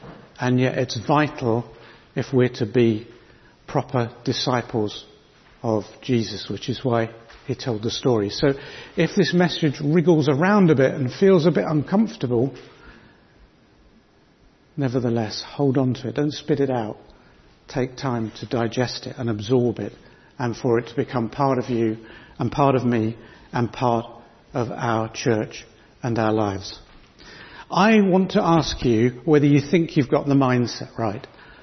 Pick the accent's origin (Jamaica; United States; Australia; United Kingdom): United Kingdom; And because we're mostly British, we're usually very polite, aren't we?